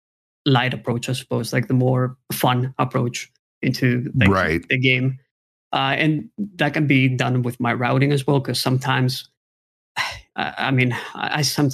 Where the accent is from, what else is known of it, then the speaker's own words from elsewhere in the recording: Greece; I grew up on a small island in Greece.